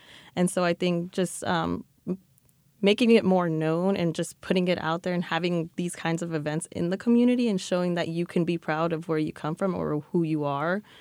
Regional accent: Oak Park, United States; where I grew up in Oak Park, there wasn't much food accessibility

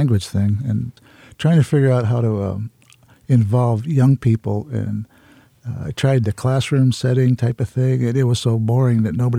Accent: Auburn, United States; Well, I was born and raised in the Auburn area until I went in the Army.

